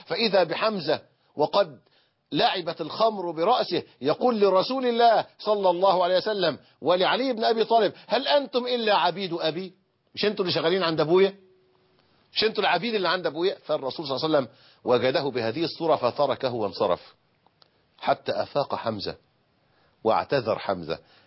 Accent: Egypt; القمح اللي بنسميها عندنا في مصر الغلة

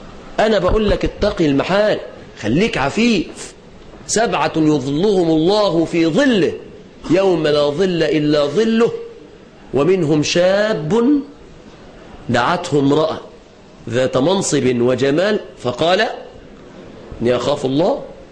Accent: Mansoura, Dakahlia, Egypt; في المرحلة الثانوية أصدقائي لما دخلنا عندنا في المنصورة

